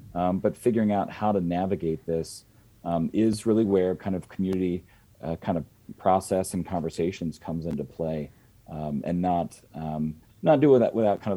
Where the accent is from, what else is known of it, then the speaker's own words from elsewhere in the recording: Ohio, United States; I grew up, just in a personal way, I grew up in Ohio. I liked the Cleveland Indians.